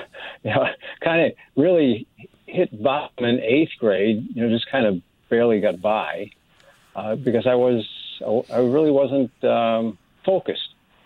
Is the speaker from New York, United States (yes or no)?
no; Middletown, Connecticut, United States; born there; I was born in Middletown, Connecticut